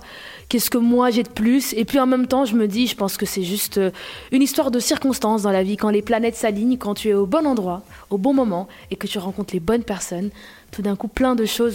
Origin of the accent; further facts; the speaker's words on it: Belgium; moved away; je suis arrivée de la Belgique, plein de rêves, plein d'ambitions